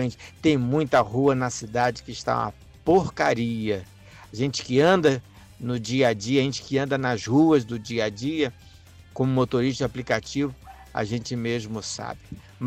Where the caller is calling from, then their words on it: Uberlândia, Minas Gerais, Brazil; Bom dia, Uberlândia. Bom dia, manhã vitoriosa. … sou aqui do Canaã, barra Jardim Holanda, né?